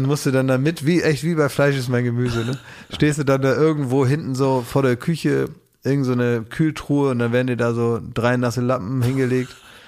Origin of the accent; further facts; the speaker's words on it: Oldenburg, Lower Saxony, Germany; Wo man dann auch bei uns in Oldenburg gab es sowas auch